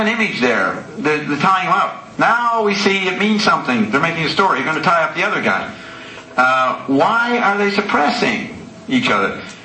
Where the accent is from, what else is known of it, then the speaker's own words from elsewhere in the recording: New York, United States; I'm from New York, so I have these images in me.